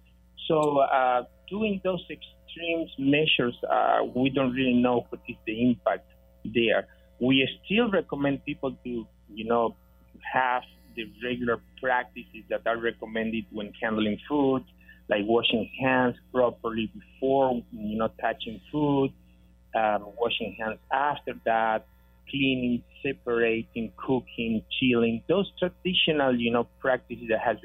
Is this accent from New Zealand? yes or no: no; Argentina; moved away as an adult; now in United States; a degree in veterinary medicine from my home country in Argentina, and then I came to the States